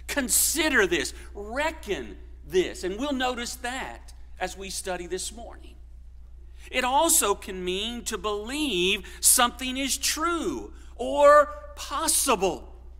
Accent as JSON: {"language": "English", "town": "Columbus", "region": "Ohio", "country": "United States", "said": "I've had several people ask me, \"Where are you from?\" And I say, \"Columbus, Ohio.\" And they say, \"No, you're not. I guess I don't know where I was brought up. But maybe I talk just a little bit differently than the folks that come from this area."}